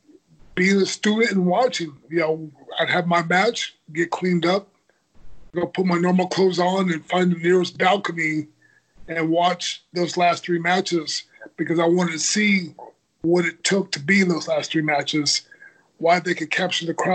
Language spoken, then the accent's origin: English; Houston, Texas, United States; we're both from Houston. We're both Houston guys.